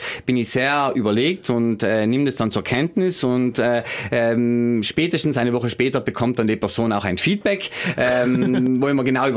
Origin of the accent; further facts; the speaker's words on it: Trentino-Alto Adige, Italy; wir als Südtiroler